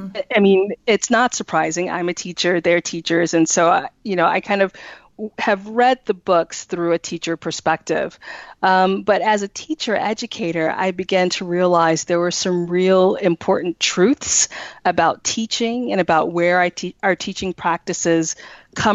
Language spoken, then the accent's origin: English; the South, United States; I see myself, you know, as a Southerner, and the ways in which race and culture and upbringing really impact and shape the way that I teach.